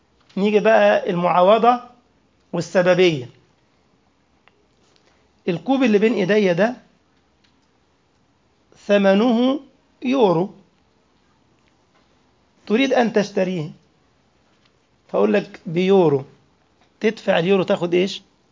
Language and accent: Arabic; Egypt; الشيخ محمد راجل ثري من الأعيان عندنا في مصر